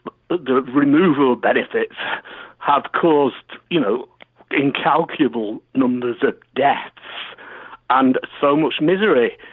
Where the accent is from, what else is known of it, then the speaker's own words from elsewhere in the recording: Manchester, North West England, United Kingdom; around here in the Midlands where I now live. I'm originally from Manchester.